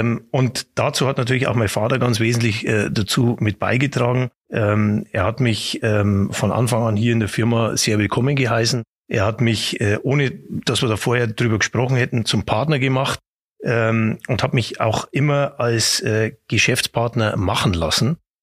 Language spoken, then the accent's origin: German; Bavaria, Germany; also born or lived in Nuremberg; Also jetzt, wenn man es ganz genau nimmt, dann bin ich zwar Oberpfälzer, aber ich bin in Nürnberg geboren.